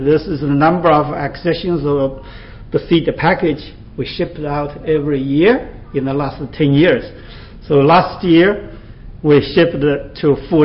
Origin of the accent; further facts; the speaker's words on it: Washington, United States; I'm from Washington State, where USDA has a plant introduction station there.